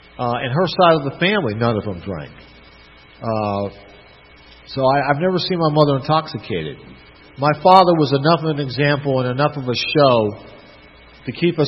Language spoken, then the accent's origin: English; New York, United States; also born or lived in Valdosta, Georgia; And I was born here in Valdosta, Georgia. My father was in the Air Force at the time. And I have two brothers. And after my father got in the service, we went back to New York. And I lived there for about 18 years.